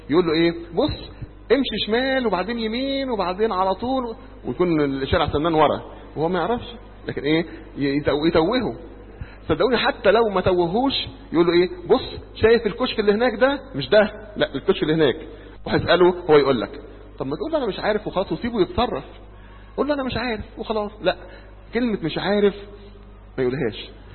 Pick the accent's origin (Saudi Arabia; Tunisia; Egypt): Egypt; ده في مشكلة عندنا في مصر لما واحد يكون مش عارف شارع ويسأل